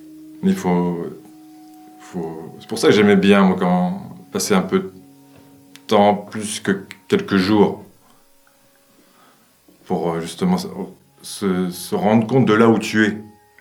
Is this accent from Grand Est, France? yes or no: no; Cherbourg, Normandy, France; Quand je suis parti, j'ai quitté Cherbourg, ma région natale.